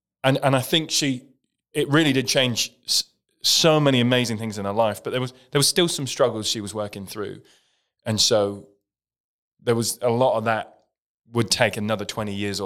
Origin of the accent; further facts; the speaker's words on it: East of England, United Kingdom; I grew up in a county in the east of England called Suffolk. It is known for being in the rural farmland of England. So I grew up in a village of, 300 to 400 people. It's quite a scattered village in amongst farmland. So just rural through and through.